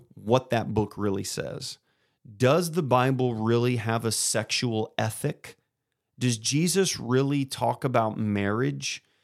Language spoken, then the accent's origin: English; Kennett, Missouri, United States; also born or lived in Columbia, Missouri; so I moved my junior year from Kennett, Missouri to Columbia, Missouri. It was a huge cultural shock for me because Kennett's whole school was like maybe 400 students.